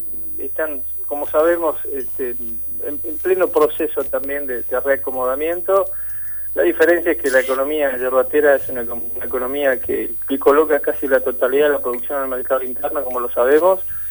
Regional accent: Argentina; como buen argentino

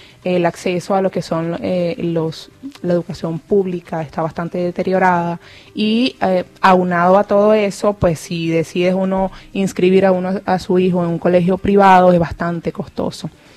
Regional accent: Venezuela; moved away; como todo venezolano y como todo inmigrante, nosotros no podemos, el país no se puede adaptar a nosotros

